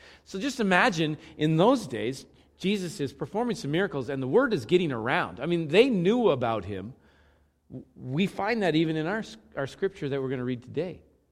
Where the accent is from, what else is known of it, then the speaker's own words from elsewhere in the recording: Moscow, Idaho, United States; I grew up in Moscow, and when I was a kid